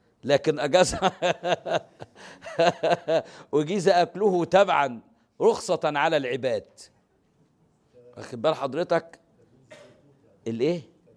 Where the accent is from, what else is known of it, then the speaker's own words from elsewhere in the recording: Egypt; مش اللي بيتاكل عندنا في مصر في الأرياف